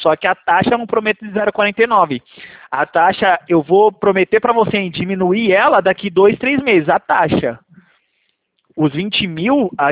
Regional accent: Valinhos, São Paulo, Brazil; Não, eu sou 019, eu sou daqui de Valinho, São Paulo

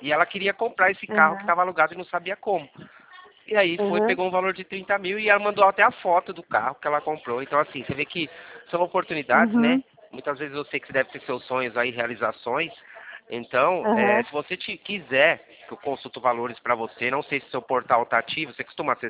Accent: Jundiaí, São Paulo, Brazil; Eu sou daqui de Jundiaí

